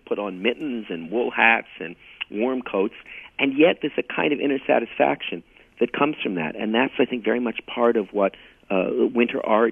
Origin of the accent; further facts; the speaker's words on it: Montreal, Quebec, Canada; I think as a kid growing up in Montreal, I've never known a more beautiful time than about 5 o'clock on a winter evening.